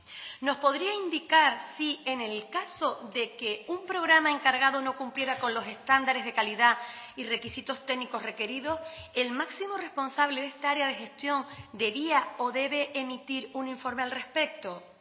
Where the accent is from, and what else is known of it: Canary Islands, Spain